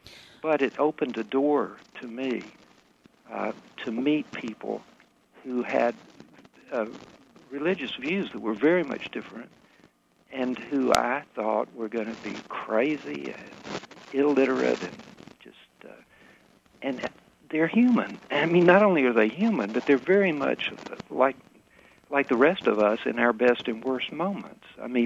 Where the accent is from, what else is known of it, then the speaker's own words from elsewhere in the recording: Southern United States, United States; I'm a Southerner, a poor Southerner. I loved snakes when I was a kid